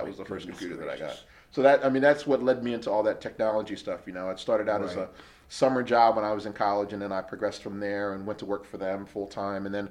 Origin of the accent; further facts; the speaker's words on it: Ewing Township, New Jersey, United States; now in Trenton, United States; I was born in St. Francis Hospital in Trenton. I grew up in Ewing Township. I graduated Ewing High School. I live in Trenton now.